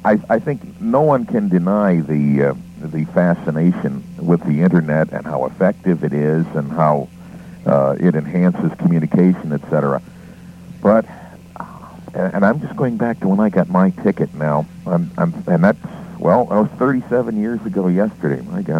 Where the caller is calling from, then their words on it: Van Alstyne, Texas, United States; calling from Van Alstine, Texas again.